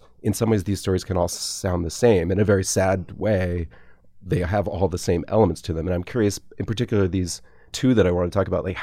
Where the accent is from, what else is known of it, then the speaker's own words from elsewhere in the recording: Atlanta, Georgia, United States; also born or lived in Nashville; so I grew up in Atlanta and I at one point spent a lot of time in Nashville.